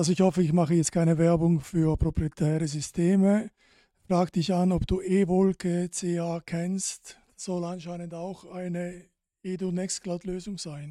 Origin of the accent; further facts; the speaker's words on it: Italy; German is a second language; als Italiener macht mich das sehr stolz.